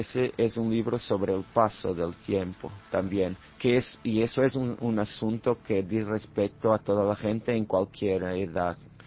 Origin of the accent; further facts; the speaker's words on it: Alentejo, Portugal; esa región del Alentejo y mi pueblo, como los otros pueblos de mi región, son muy envejecidos. La población es muy envejecida porque los jóvenes se marchan a las ciudades donde hay más oportunidades.